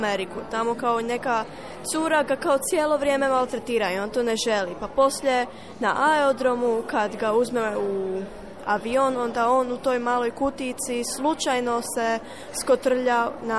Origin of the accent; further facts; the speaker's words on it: Starigrad, Zadar County, Croatia; also born or lived in Prague, Czech Republic; Iz Starigrada Poklence, no rodila sam se u Češkoj, što je Prag.